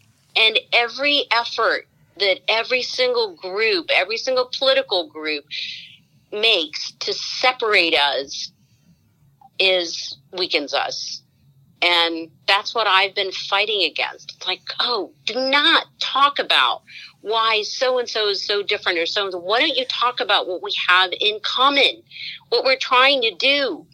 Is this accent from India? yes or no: yes; India; And I'm proud of being an Indian. I'm proud of being Hindu. I am proud to represent my culture, my community